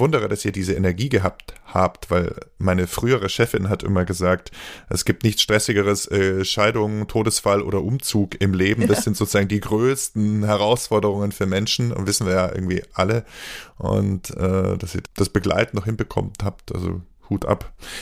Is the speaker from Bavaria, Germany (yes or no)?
yes; Munich, Bavaria, Germany; born or raised there